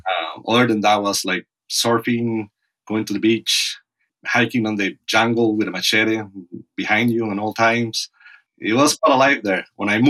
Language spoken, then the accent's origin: English; Costa Rica; English is a second language; I'm from Costa Rica.